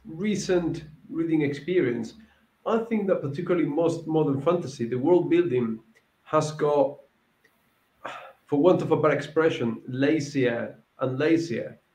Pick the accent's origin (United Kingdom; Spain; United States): Spain; Andalusia; English is a second language; the parts in Dorn were filmed in southern Spain, where I come from, in, you know, the castle in my hometown and in Seville and stuff like that.